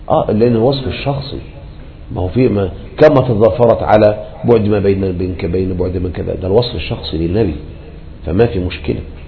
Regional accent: Egypt; تلقى واحد عندنا في مصر الآن

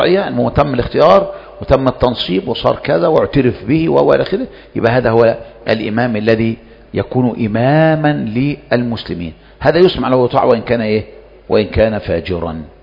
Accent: Egypt; عندنا في مصر

